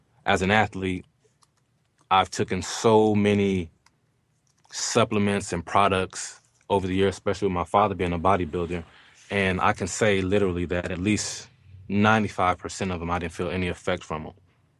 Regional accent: Mississippi, United States; born there; because I was born in Mississippi, so we have a lot of little

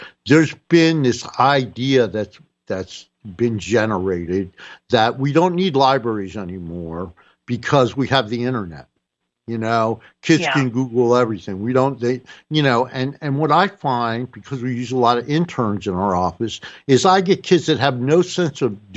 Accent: New Jersey, United States; You know, I was raised in North New Jersey, and there neighborhood politics was everything.

